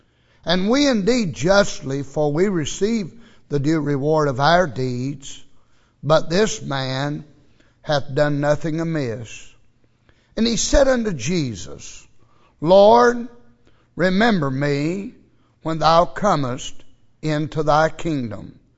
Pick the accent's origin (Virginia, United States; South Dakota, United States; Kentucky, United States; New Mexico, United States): Kentucky, United States; We're from Eastern Kentucky.